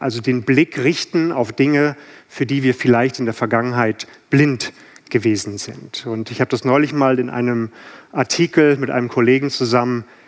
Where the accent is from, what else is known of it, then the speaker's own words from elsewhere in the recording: Hamburg, Germany; Ich komme aus Hamburg.